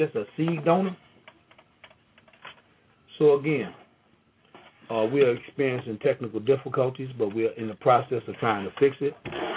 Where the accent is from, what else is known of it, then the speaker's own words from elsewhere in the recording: Mississippi, United States; I come from Mississippi. I come from a line of men